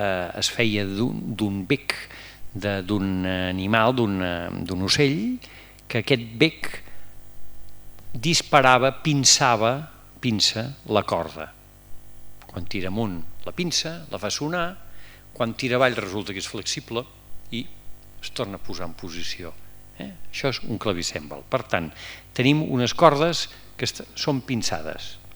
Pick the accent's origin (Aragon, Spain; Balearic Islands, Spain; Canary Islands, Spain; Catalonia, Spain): Catalonia, Spain; Vic; jo sóc de Vic, a Cal Menxaire, i encara hi és coneguda la casa